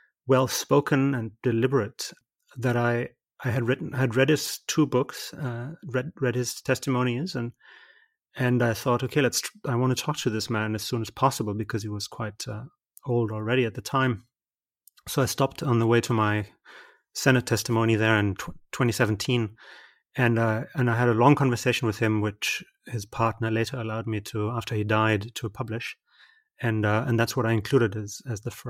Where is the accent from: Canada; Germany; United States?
Germany; I mean, I am German. I was born and raised in Germany